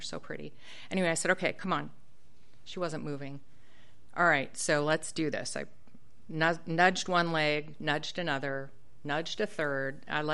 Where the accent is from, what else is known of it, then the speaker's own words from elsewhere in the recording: Seattle, Washington, United States; I mean, I'm from Seattle, and I know what a cricket is, and I know what a grasshopper is.